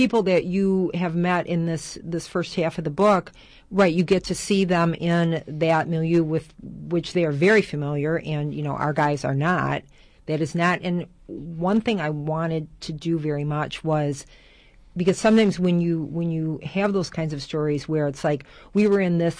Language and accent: English; Detroit, Michigan, United States; we are wanting to premiere in Detroit because that is where I am from, that is where I live.